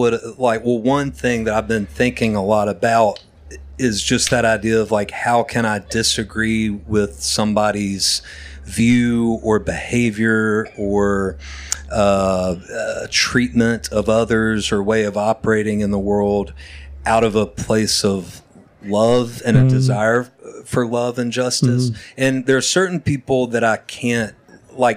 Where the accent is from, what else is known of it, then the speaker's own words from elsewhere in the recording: the South, United States; growing up in the South